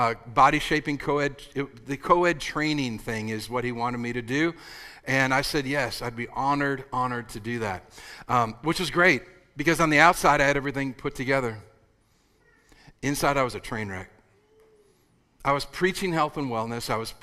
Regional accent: Minnesota, United States; now in Dallas, United States; Here's the problem, though. I'm from Minnesota originally. You know, I get kind of mixed up, but it's great to be back in the Midwest.

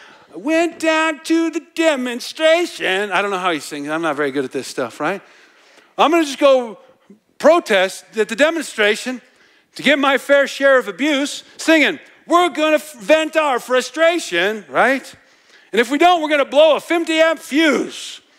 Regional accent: Nebraska, United States; I remember when I was a kid, I grew up in Nebraska, as I think all of you know.

